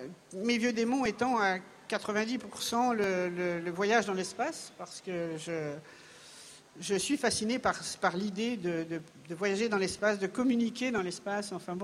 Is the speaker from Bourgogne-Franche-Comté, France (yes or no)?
yes; Meursault, Bourgogne-Franche-Comté, France; born there; now in Beaujolais, France; bien que je sois une fille des vignes, hein, je suis née à Meursault et j'habite dans le Beaujolais.